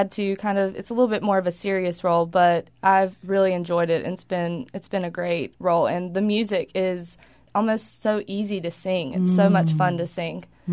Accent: Shelby, North Carolina, United States; I am from Shelby.

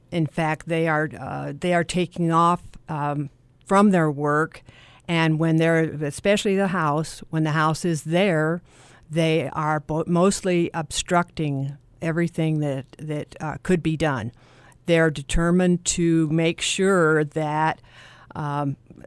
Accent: Albuquerque, New Mexico, United States; moved away as an adult; I've lived here for 25 years. After graduating law school, I moved down here from Albuquerque. I was raised in Albuquerque.

